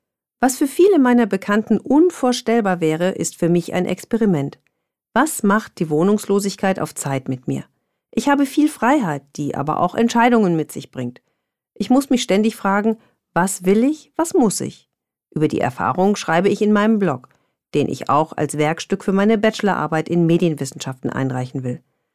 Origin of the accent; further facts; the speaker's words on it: Bielefeld, North Rhine-Westphalia, Germany; Bielefeld, meine Heimatstadt